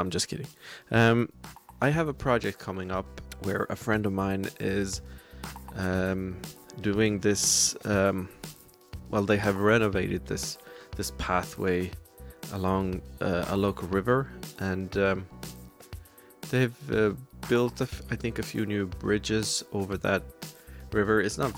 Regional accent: Norway; English is a second language; I'm from Norway, I'm 36.

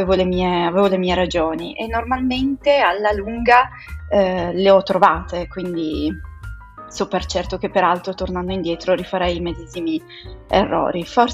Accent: Turin, Piedmont, Italy; also born or lived in Rome; Io sono di Torino, in verità, ho abitato anche a Roma, ho girato un po' ovunque, però diciamo che le mie radici sono in questo piccolo paese delle Valli Lanzo, vicino a Torino.

